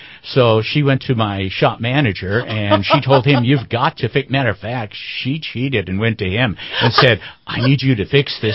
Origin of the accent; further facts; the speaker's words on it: Tucson, Arizona, United States; I grew up in Tucson, actually, so I live very close to the border